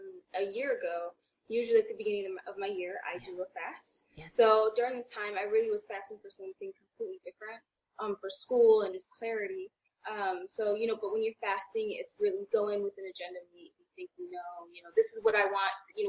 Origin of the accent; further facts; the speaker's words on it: New York, United States; now in Los Angeles, United States; because I'm in LA, I'm from New York, but I'm in LA, and it's very hard to stay on the straight and narrow